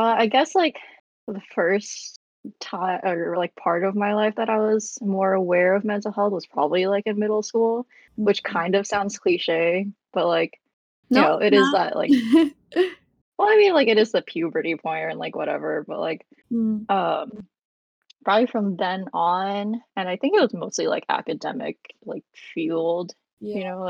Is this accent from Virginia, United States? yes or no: no; California, United States; I'm from Southern California.